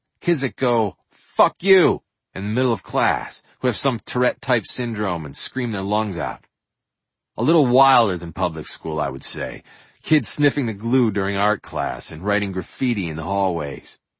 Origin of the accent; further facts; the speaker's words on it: New Hampshire, United States; a kind of backwoods hobby I learned from the 4-H friends I grew up with in New Hampshire.